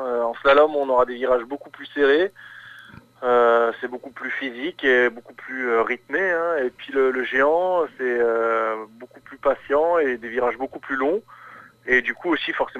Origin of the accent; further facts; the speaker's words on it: Saint-Dié, Grand Est, France; born there; Je suis né à Saint-Dié en 82.